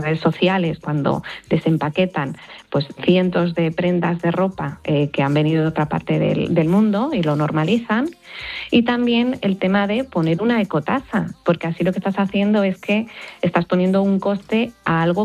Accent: Galicia, Spain; pues es que como buena gallega yo te diré que depende

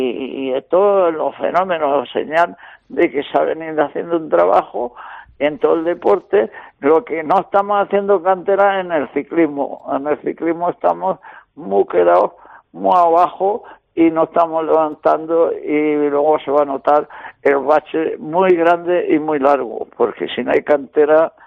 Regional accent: Spain; yo soy español, no soy francés.

